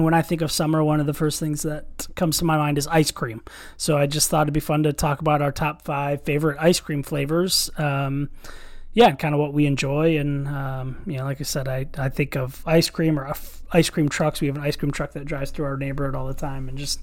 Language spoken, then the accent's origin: English; Hudsonville, Michigan, United States; I was going to say, I grew up 3 miles from the original Hudsonville ice cream factory, which does not exist anymore.